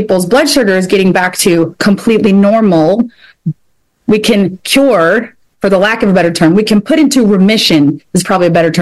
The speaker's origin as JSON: {"language": "English", "region": "Kentucky", "country": "United States", "said": "I am from Kentucky, so I say"}